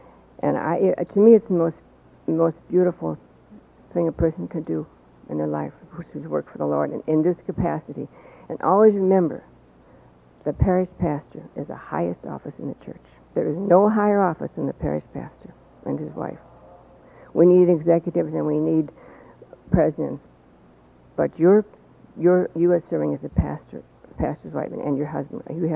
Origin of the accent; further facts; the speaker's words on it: St. Louis, Missouri, United States; I was born and raised in St. Louis, about 6 blocks from the seminary.